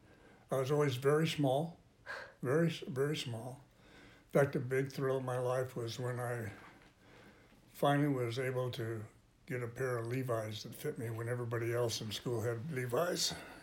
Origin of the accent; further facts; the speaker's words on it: Burbank, California, United States; also born or lived in Los Angeles; I was born in Los Angeles, California, and I grew up there in Los Angeles till I was about 7, and then we moved to Burbank.